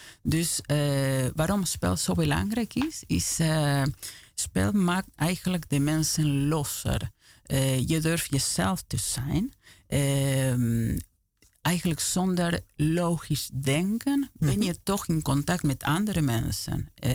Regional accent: Argentina; accent: Argentine; Dutch is a second language; ik spreek met accent, met Argentijnse accent.

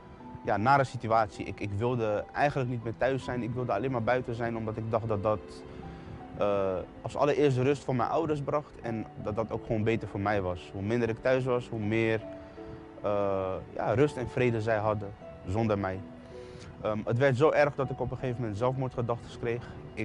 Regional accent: The Hague, South Holland, Netherlands; Ik kom uit Den Haag. Ik heb een goede jeugd gehad.

